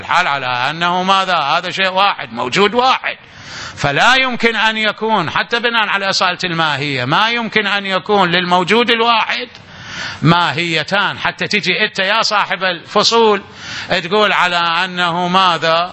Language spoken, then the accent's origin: Arabic; Najaf, Najaf Governorate, Iraq; وأنا نجفي طالب علم